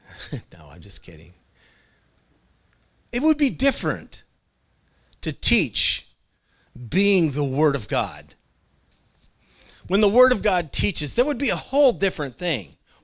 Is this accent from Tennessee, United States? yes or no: no; Clatskanie, Oregon, United States; Because when I grew up in Klaskanai, I was a good kid.